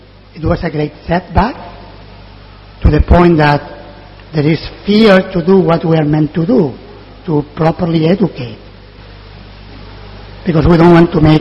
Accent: Spain; born there; English is a second language; I was born in Spain, so I don't know how much sense will make in English

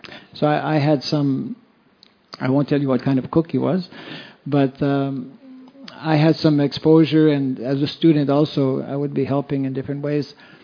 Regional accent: Canada; I'm from Canada

